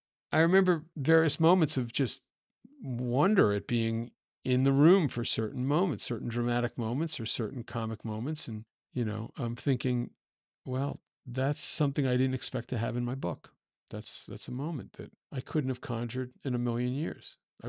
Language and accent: English; Baltimore, Maryland, United States; Like, I'm a reporter from Baltimore.